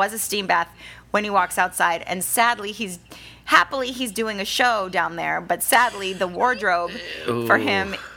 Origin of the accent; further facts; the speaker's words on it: Malibu, California, United States; I mean, I grew up in Malibu, like in Topanga Canyon, and everybody had horses.